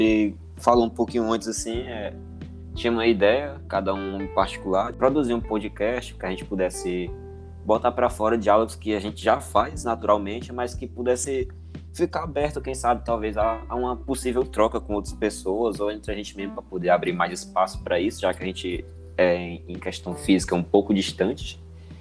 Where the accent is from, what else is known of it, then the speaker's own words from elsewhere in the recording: Northeast Region, Brazil; Eu sou o nordestino, né? Antes de mais nada, somos nordestino, aluno acadêmico de psicologia do quarto período. Sou preto, músico